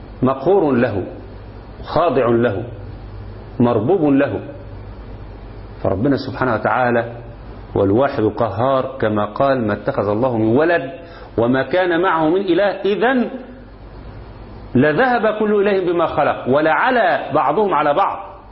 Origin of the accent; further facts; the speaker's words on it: Egypt; عندنا في مصر